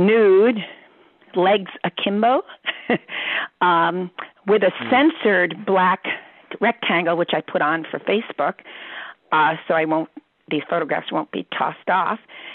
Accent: New York City, New York, United States; I was brought up in New York City and Washington Heights

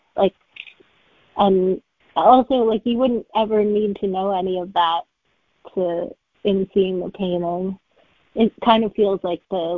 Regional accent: Canada; I think this is because I grew up in Canada and we like looked at the Group of Seven and Tom Thompson like way too religiously.

